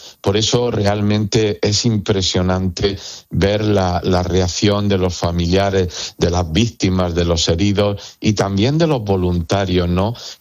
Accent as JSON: {"language": "Spanish", "region": "Andalusia", "country": "Spain", "said": "Desde luego yo que soy andaluz, pero como bien decía, no solo en Andalucía."}